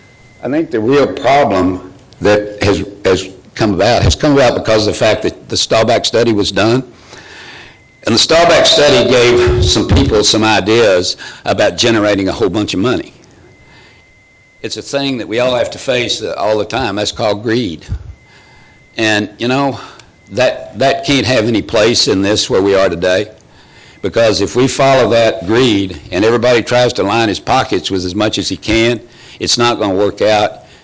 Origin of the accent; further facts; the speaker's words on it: Dallas, Texas, United States; I'm an attorney from Dallas.